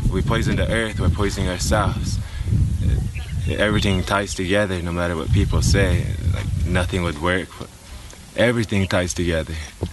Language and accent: English; Wounded Knee, South Dakota, United States; I'm from Wounded Knee, from the Fire Lightning Teoshpai